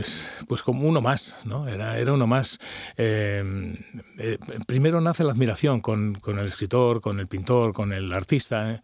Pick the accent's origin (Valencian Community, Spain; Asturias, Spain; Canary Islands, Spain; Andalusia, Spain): Asturias, Spain; Langreo; also born or lived in Gijón; Porque para un asturiano fuera de Madrid, Asturias es lo mejor y lo completo, ¿no? Yo también me crié en Langreo.